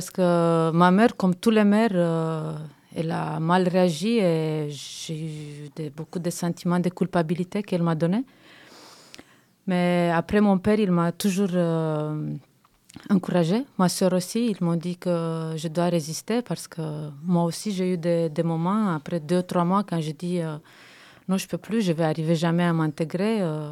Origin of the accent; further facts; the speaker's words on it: Romania; moved away; Moi, quand j'ai quitté la Roumanie, je me suis rendu compte que j'ai quitté des gens.